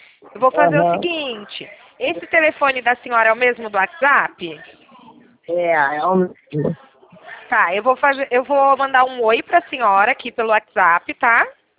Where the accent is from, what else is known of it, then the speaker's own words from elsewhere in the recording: São Paulo, Brazil; Meu DDD é 19, tá? Que eu sou de São Paulo.